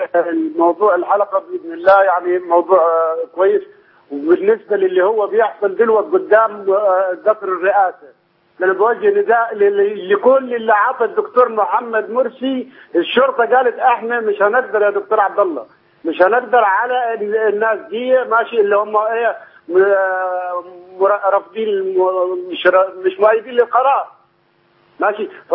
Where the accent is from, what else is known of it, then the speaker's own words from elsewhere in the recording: Upper Egypt, Egypt; احنا مستعدين من الصعيد